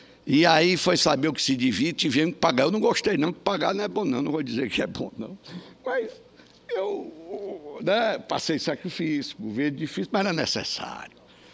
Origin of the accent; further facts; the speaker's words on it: Parnaíba, Piauí, Brazil; porque era ali de Sobral, eu sou de Parnaíba, vizinho ali, votei